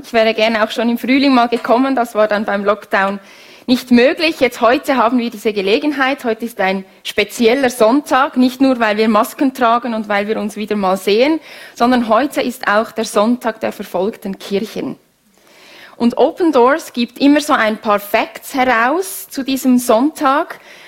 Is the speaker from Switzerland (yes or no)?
yes; Switzerland; Ich bin am Zürichsee aufgewachsen